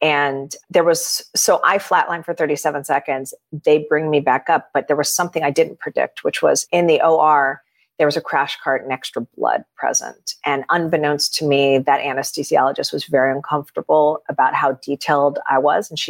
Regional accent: Miami, Florida, United States; I grew up in Miami. So I'm like, oh, a warm beach.

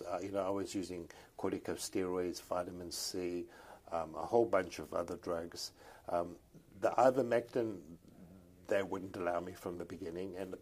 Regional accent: South Africa; moved away as an adult; also born or lived in Canada; now in United States; Yeah, so I'm South African. I did my medical training in South Africa. I then did critical care in South Africa.

